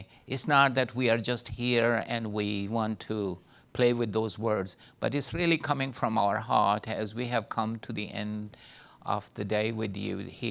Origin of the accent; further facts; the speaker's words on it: Pakistan; I come from Pakistan, from the remote part of Pakistan, tribal area